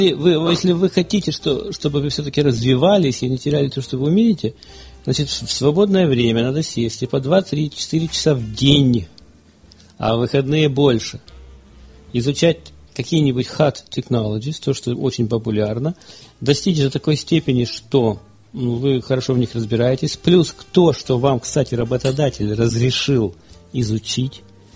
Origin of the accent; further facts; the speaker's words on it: Ukraine; moved away as an adult; now in United States; в прошлом году я эмигрировал в Штаты из Украины. В Украине работал много лет программистом.